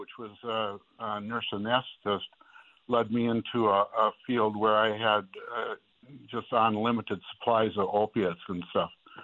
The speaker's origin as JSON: {"language": "English", "town": "Brainerd", "region": "Minnesota", "country": "United States", "tie": "born or raised there", "said": "I grew up in Brainerd in a very nice family. Grew up, was Catholic, went to parochial school"}